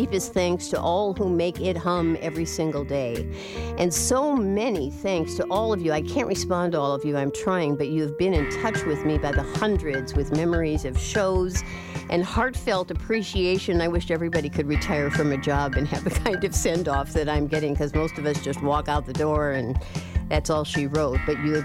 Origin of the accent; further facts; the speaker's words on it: Chicago, Illinois, United States; born there; I was born in Chicago, and Studs was the very best of Chicago.